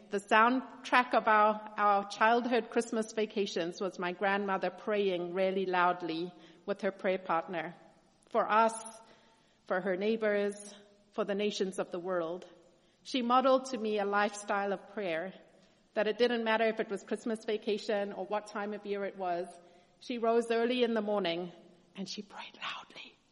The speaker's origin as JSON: {"language": "English", "country": "South Africa", "tie": "born or raised there", "said": "I grew up in South Africa."}